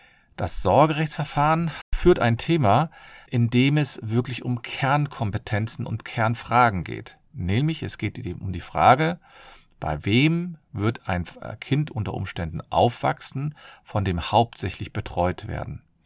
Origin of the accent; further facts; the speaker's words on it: Cologne, North Rhine-Westphalia, Germany; ich komme aus Köln und ich freue mich, dass ihr wieder dabei seid